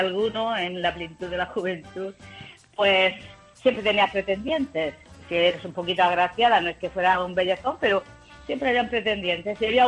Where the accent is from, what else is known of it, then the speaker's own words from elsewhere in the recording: Archena, Region of Murcia, Spain; Tengo 55 años, soy de Murcia, de un pueblo que se llama Archena.